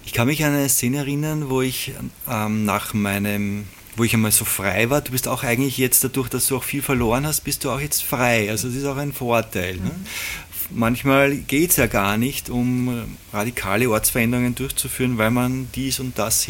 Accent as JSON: {"language": "German", "country": "Austria", "tie": "born there", "said": "Und dann war aber interessanterweise ein Ruf nach Österreich zurück, ein Ruf der Seele. Also es war so zurück zu den Wurzeln, wo ich geboren bin."}